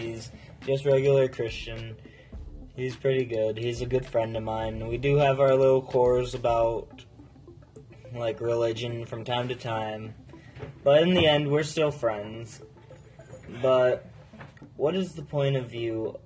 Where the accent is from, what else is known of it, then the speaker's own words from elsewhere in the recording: Escanaba, Michigan, United States; I'm from Escanaba, Michigan, 49829.